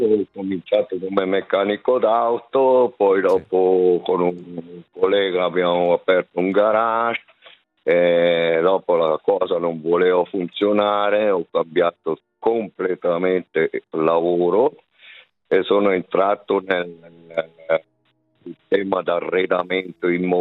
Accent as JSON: {"language": "Italian", "town": "Lugano", "region": "Ticino", "country": "Switzerland", "moved": "as an adult", "said": "No, è definitiva perché 11 anni che sono qui. Sono partito da Ticino, da Lugano Carabbia."}